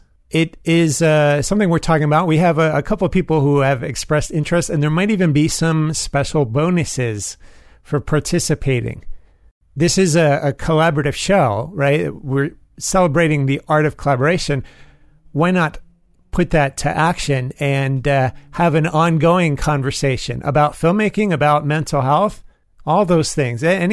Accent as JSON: {"language": "English", "region": "New York", "country": "United States", "tie": "born there", "said": "I was born in New York, some of you know. So I have some allegiances. So it's not like I'm a fair weather fan for the Mets"}